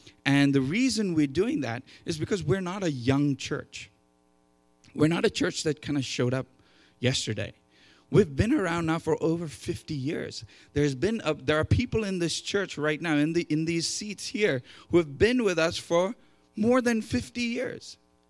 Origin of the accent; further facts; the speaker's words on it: India; also born or lived in England; because I come originally from India by way of England.